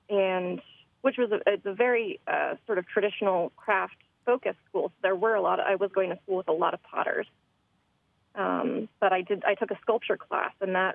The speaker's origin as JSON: {"language": "English", "region": "East Coast", "country": "United States", "lives_now": "Oregon, United States", "said": "I am originally from the East Coast, mm-hmm. I attended art school in Boston for a year before taking off for a long time. I moved to Oregon about 16 years ago"}